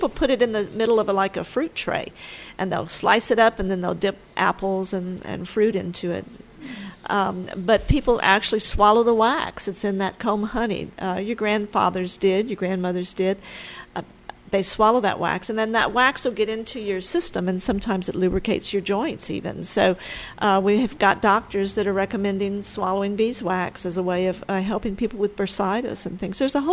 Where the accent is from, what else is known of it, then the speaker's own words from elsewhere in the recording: Louisiana, United States; born and raised in Vermilion Parish. Graduated from Gaydon, taught at Kaplan High School for 30 years. So I've been in this area for a long time.